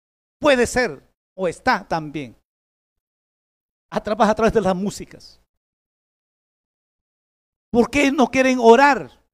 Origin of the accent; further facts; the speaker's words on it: Peru; O media hora de tardanza como buenos peruanos.